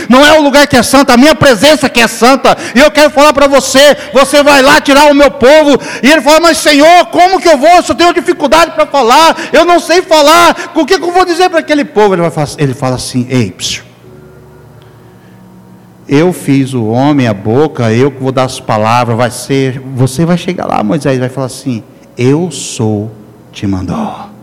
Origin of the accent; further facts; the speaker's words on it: Pernambuco, Brazil; born there; eu nasci, foi na parteira lá no Pernambuco, num chão pisado. Era parteira, não tinha hospital.